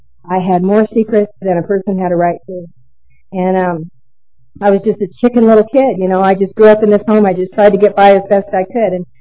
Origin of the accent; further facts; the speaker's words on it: Billings, Montana, United States; Particularly, I grew up in Billings, and I did a lot of drinking up in Red Lodge in a little ski resort town